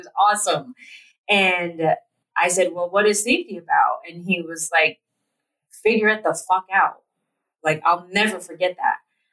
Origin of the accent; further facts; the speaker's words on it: Platteville, Colorado, United States; And we grew up in Platteville, Colorado.